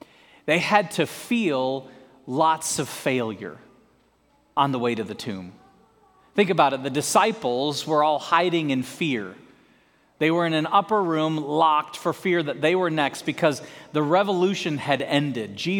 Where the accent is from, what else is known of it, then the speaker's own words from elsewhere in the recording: Michigan, United States; I grew up in Michigan, so the snow does not bother me at all.